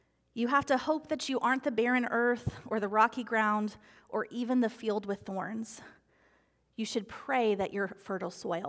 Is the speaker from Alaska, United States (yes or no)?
no; Abilene, Texas, United States; Growing up in Abilene, one of our daily chores was tending to the plants in the backyard that my siblings and I chose.